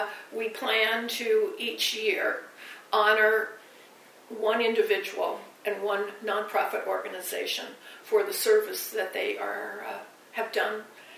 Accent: Midwest, United States; I come from the Midwest, and in my career I spent a lot of time in the southern states and western states, which are a little bit more open and friendly.

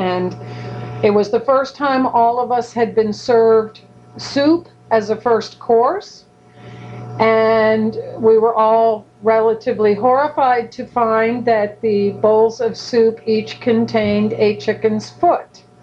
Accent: Salisbury, Connecticut, United States; Growing up in the Lakeville-Salisbury area in the 60s and early 70s was very different from growing up there in 2013. It was a very, very safe, idyllic place to grow up.

